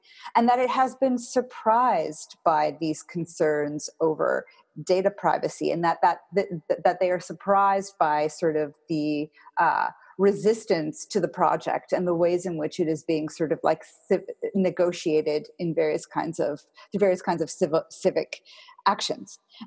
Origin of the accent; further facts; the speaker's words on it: Vancouver, British Columbia, Canada; I'm originally from Vancouver, where Uber does not yet operate.